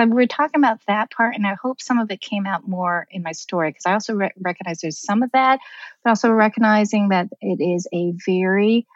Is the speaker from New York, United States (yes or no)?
yes; New York, United States; Like I'm from New York. The bus is there. What's so weird about that?